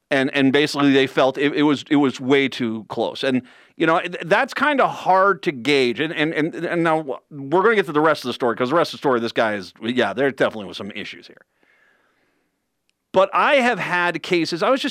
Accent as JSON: {"language": "English", "region": "Scotland", "country": "United Kingdom", "said": "As only a Scotsman can do an Italian accent, yes."}